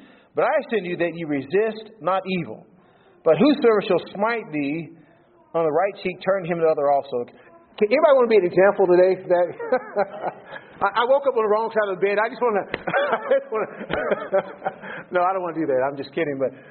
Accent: United States; now in Canada; I'm originally from the United States.

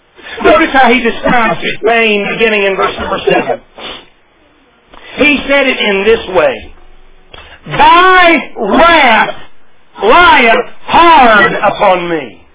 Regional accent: Tennessee, United States; one of those mountains that I grew up in East Tennessee where the laurels grow thick

